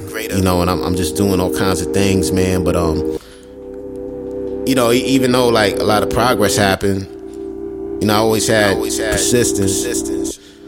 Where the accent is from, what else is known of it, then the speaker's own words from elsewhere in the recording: Queens, New York, United States; You know, I grew up in Southside Jamaica, Queens. Right off of 125, man, and on Suffern Boulevard. It's like right across the street from Daisy Park.